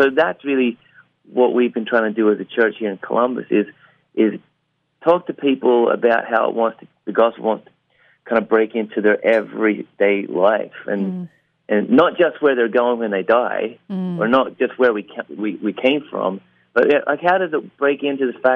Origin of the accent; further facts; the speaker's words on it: Northern Ireland, United Kingdom; growing up in Northern Ireland, you kind of learn about this guy called St. Patrick.